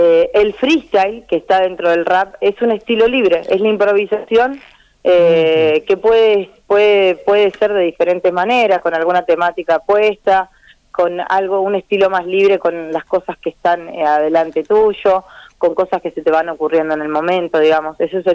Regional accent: Barranquitas, Santa Fe, Argentina; Yo vengo de Barranquitas, un poquito más al norte, centro norte de Santa Fe

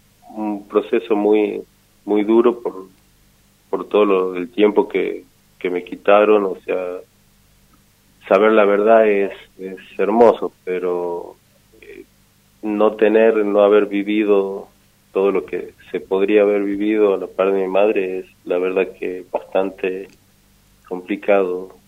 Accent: Buenos Aires, Argentina; born there; Yo soy nacido en Capital Federal.

